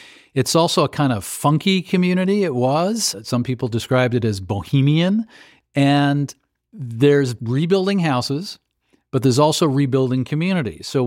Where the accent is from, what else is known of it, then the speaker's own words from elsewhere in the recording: Waterville, Maine, United States; Maine, my hometown of Waterville, had two outrageous floods last year.